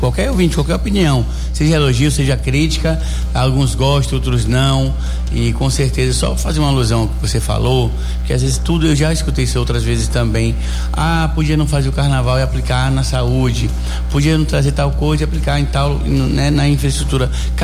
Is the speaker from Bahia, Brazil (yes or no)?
yes; Bahia, Brazil; porque sou baiano